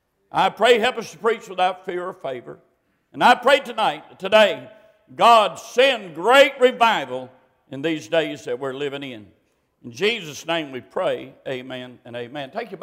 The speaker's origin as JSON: {"language": "English", "town": "Monroe", "region": "North Carolina", "country": "United States", "tie": "born or raised there", "said": "When I was a boy, I was raised outside of Monroe, North Carolina, in the country."}